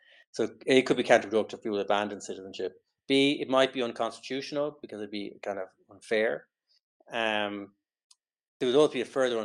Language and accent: English; Ireland; why should I, as an Irish person living outside Ireland, be able to use the facilities